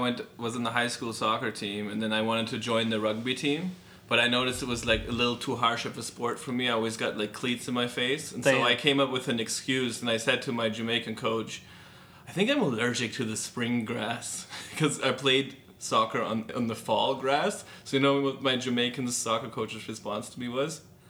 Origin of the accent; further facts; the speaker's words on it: Baden-Württemberg, Germany; Well, Steffi Graf is actually from my hometown, and Boris Becker is only a couple minutes away.